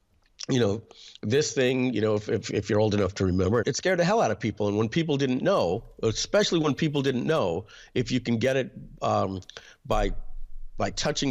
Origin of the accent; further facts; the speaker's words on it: New York, United States; especially I'm from New York